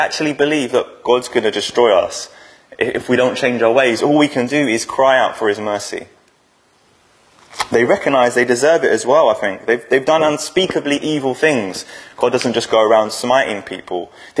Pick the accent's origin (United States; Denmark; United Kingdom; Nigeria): United Kingdom; London; A bit like my hometown, London. Some of you listening and hearing my accent's a bit suspect. It's not an Oldham accent. It's because I'm from London, right?